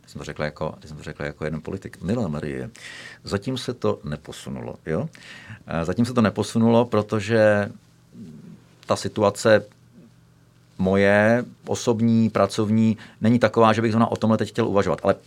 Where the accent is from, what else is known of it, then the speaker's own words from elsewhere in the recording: Prague, Czechia; já jsem kluk ze Smíchova